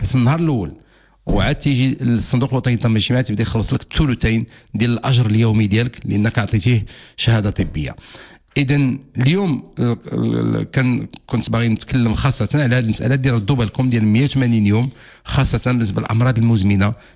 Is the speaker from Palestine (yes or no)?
no; Morocco; وانا مغربي